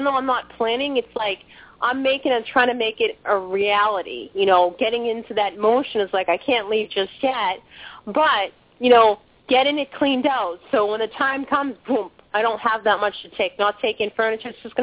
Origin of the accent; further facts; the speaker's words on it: Boston, Massachusetts, United States; now in Maine, United States; Well, I live in Maine now. I'm originally from Boston. I go up north, so now it's like even colder up here.